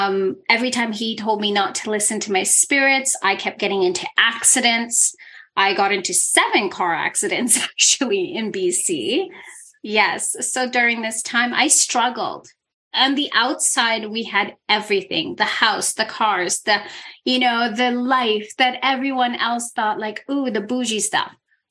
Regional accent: Ávila, Castile and León, Spain; where I grew up in Avila, it was very normal for us to play with candles, for us to do herbs, for us to pray to the moon

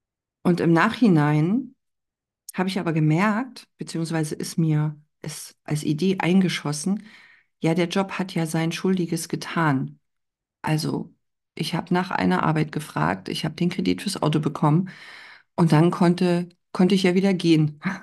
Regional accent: Bautzen, Saxony, Germany; accent: slightly Berlin-tinged; mein Dialekt ist so ein bisschen berlinerisch angehaucht. Und dann sagte ich, ich komme aus Bautzen, aus Sachsen.

